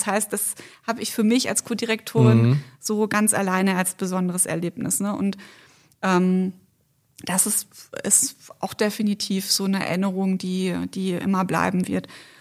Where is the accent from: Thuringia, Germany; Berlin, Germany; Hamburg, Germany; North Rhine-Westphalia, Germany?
North Rhine-Westphalia, Germany; now in Bad Kissingen, Germany; Ich komme ja ursprünglich aus NRW und da sehen die Straßen schon seit vielen Jahren ganz anders aus